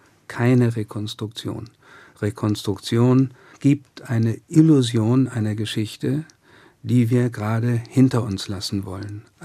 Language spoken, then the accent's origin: German; Kiel, Schleswig-Holstein, Germany; Ich bin in Kiel nach dem Krieg aufgewachsen.